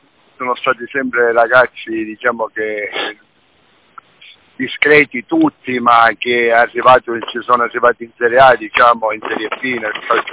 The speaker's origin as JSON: {"language": "Italian", "town": "Rogliano", "region": "Calabria", "country": "Italy", "tie": "born or raised there", "said": "Ho iniziato appena a 7 anni, ho iniziato nella squadra del mio paese, nel Rogliano."}